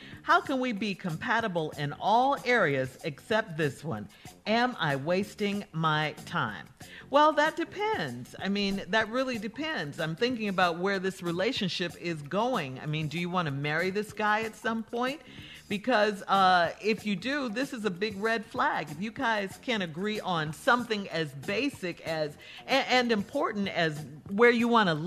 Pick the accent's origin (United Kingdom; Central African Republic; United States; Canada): Central African Republic; Carla's from Ghana. I'm from Central African Republic.